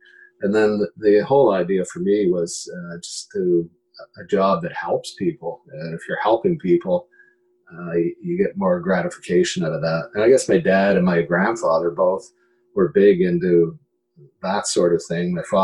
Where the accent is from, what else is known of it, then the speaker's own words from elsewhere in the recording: Truro, Nova Scotia, Canada; Originally, I'm from this province. I grew up in Truro, in Nova Scotia.